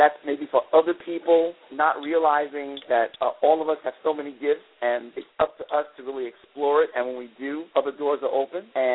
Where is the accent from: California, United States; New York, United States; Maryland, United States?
New York, United States; Brooklyn; Okay, well, I'm a Brooklyn boy, born and raised in Brooklyn, New York. Went to school in Brooklyn, Brooklyn Tech.